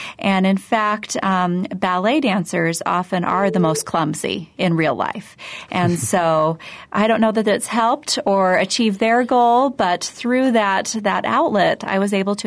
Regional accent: Boise, Idaho, United States; Well, I'm originally from Boise, Idaho, and I came to BYU in 1990.

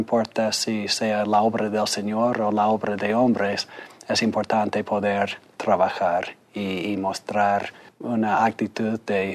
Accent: Idaho Falls, Idaho, United States; born there; Bueno, yo nací en Idaho Falls, Rigby, pero alrededor de Idaho Falls.

